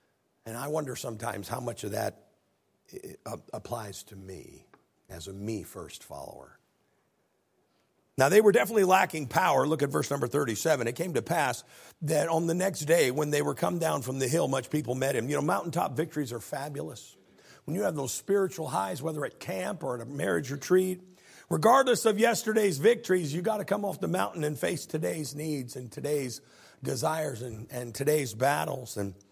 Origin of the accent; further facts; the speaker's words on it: Illinois, United States; I think I'm from Illinois, and that's what we say.